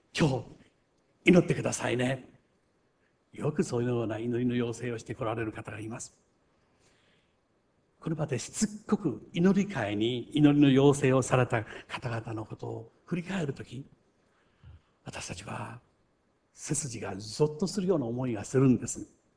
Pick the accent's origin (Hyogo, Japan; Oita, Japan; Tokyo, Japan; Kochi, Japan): Kochi, Japan; born there; now in Uchinada, Japan; 土佐の高知で生まれたこの私が、なんと、人生の大半をこの北陸で過ごすという内灘に来るという